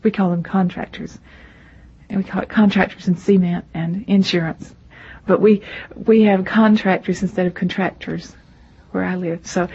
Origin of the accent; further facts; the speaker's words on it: Georgia, United States; also born or lived in Brunswick, Georgia; No, I've lived all over Georgia.